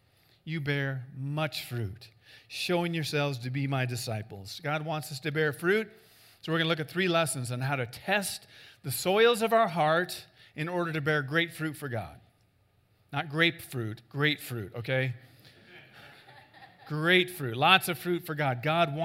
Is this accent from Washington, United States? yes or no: no; Iowa, United States; You know, I grew up in Iowa where the dirt is rich and black and fruitful. Everything grows. This is what I grew up with.